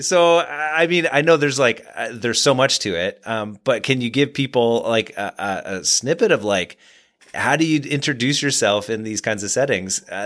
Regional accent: New Brunswick, Canada; And then I'm from New Brunswick, so East Coast.

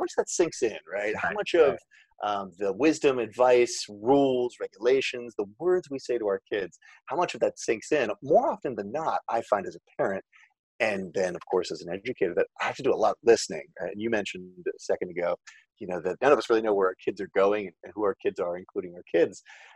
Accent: Baltimore, Maryland, United States; So I think about Baltimore, my hometown, and the amazing job the Enoch Pratt Library and other nonprofits have done to offer sort of mobile tethering and hotspot areas

